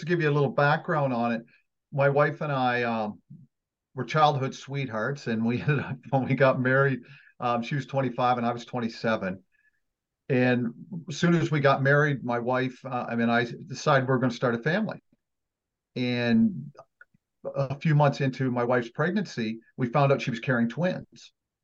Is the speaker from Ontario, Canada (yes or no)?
yes; London, Ontario, Canada; I'm from London, Ontario, Canada. It's just an hour and a half outside of Toronto.